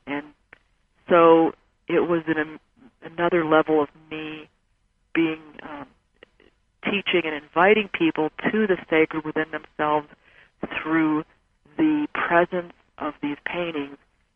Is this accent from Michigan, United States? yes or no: yes; Michigan, United States; And growing up in Michigan, my whole education around history was the European view, and I had no idea that anyone ever lived in the Southwest.